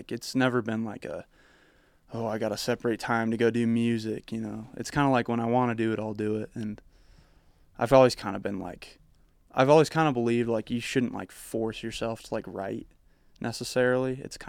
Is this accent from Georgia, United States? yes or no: no; Herriman, Utah, United States; I grew up in Harriman, Utah, so I use a lot of like metaphors